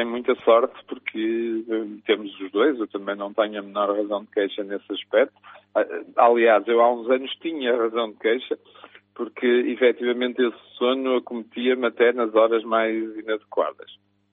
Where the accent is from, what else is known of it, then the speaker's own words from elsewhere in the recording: Braga, Norte, Portugal; now in Aveiro, Portugal; eu sou originário de Braga, estudei também no Porto e trabalho e vivo aqui em Aveiro